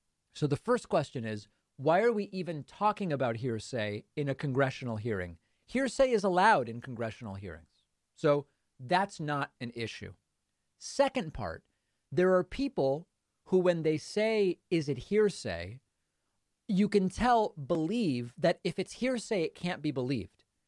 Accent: Massachusetts, United States; it reminds me when I grew up in Massachusetts, it was known fireworks were illegal.

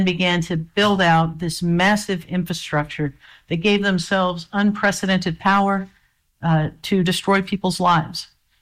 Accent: Florida, United States; You know, I grew up on the Panhandle.

